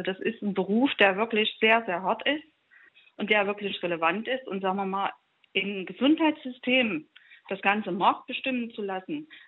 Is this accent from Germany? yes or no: yes; Leipzig, Saxony, Germany; Ich komme aus der Leipziger Ecke